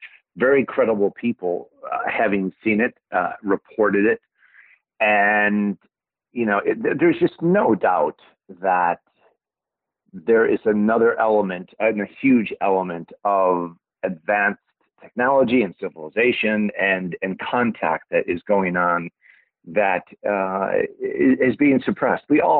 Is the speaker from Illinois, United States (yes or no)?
yes; Chicago, Illinois, United States; moved away as an adult; now in United Kingdom; I'm from Chicago, and I lived in Chicago till I was 30 or so